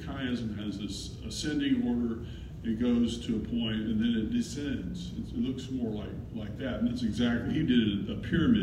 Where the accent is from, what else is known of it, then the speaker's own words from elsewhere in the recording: Alabama, United States; I'm a redneck from Alabama that can't speak English very well, much less Greek.